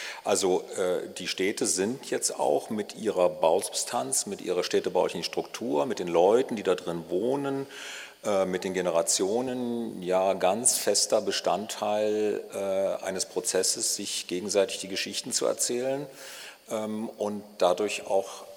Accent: Jüterbog, Brandenburg, Germany; Ich komme aus Hüterbock, ich komme aus Brandenburg.

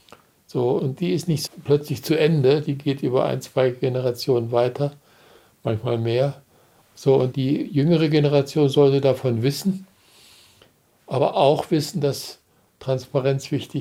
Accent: East Germany, Germany; born there; ich bin ja in der DDR geboren

